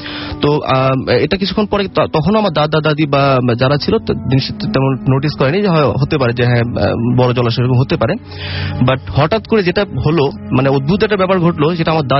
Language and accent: Bangla; Dhaka, Dhaka Division, Bangladesh; আমি Japan gardens থেকে এসেছি মোহাম্মদপুর।